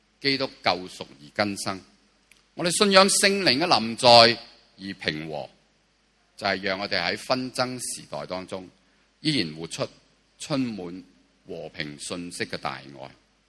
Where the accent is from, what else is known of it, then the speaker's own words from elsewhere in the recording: Hong Kong; 让中环这个价值不再占领我们香港人的核心价值